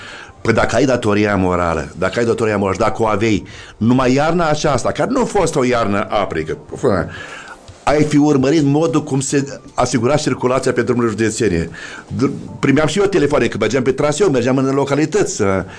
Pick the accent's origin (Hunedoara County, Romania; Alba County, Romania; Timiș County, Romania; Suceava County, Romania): Suceava County, Romania; eu sunt sucevean, domnule, în primul rând.